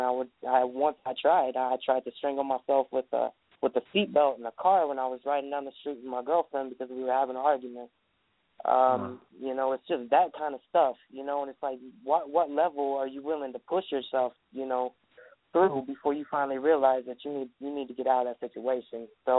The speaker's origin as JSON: {"language": "English", "region": "the South", "country": "United States", "said": "I'm from the South, so everybody in my family is very religious, so it was turned into a gospel song."}